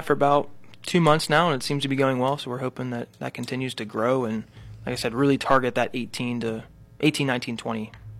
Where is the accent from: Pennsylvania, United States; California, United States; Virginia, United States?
Pennsylvania, United States; then came up here to my hometown of Butler County